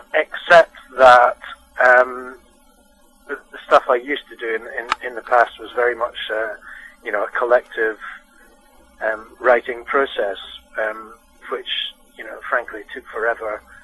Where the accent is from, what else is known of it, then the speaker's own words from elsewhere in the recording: Scotland, United Kingdom; now in London, United Kingdom; I'm based in London now. I grew up in Scotland